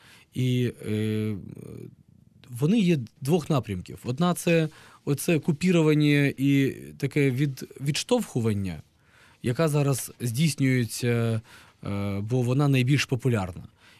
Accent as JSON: {"language": "Ukrainian", "region": "Crimea", "country": "Ukraine", "tie": "born or raised there", "said": "можна порівнювати навіть з моїм рідним Кримом"}